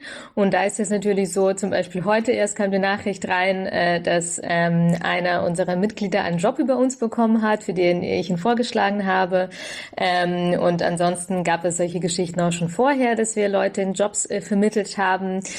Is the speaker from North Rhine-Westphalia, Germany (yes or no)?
no; Bavaria, Germany; in Bayern, wo ich herkomme